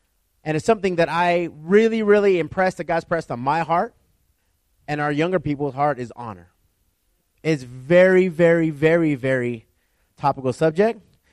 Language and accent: English; Tehachapi, California, United States; Like in the snow, I was raised in Tehachapi. You guys know where Tehachapi is at.